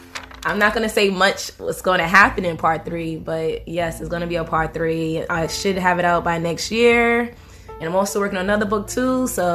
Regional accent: Brooklyn, New York, United States; I'm from Brooklyn, New York. Everybody should know that by now.

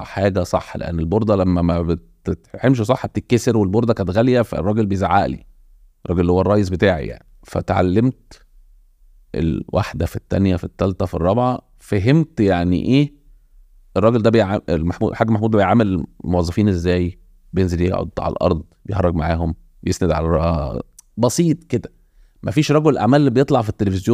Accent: Cairo, Cairo Governorate, Egypt; ووالدتي من المنصورة برضو. بس ما عشتش في المنصوره يعني، هم نقلوا القاهره قبل ما انا اتولد. مولود في القاهره، متربي في حي الزمالك.

